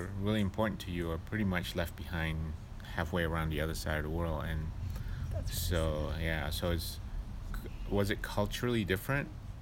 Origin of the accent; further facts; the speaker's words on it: Singapore; now in San Francisco, United States; I grew up in Singapore where the average temperature is 80 degrees all year round.